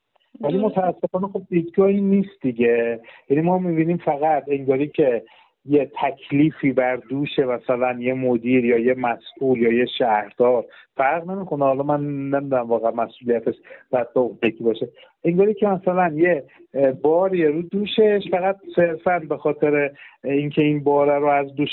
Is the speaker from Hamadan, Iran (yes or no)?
yes; Hamadan, Iran; هم که در رشد و تعالی هنر تئاتر به بچه تئاتر حداقل همدان شهر خودمون کمک کنه